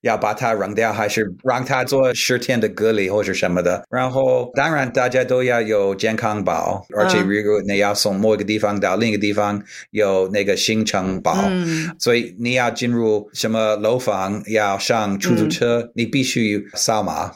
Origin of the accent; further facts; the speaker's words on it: Washington, District of Columbia, United States; Chinese is a second language; 因为我来自一个小镇叫华盛顿特区，所以我是一个我作为一个土包子来北京这个大城市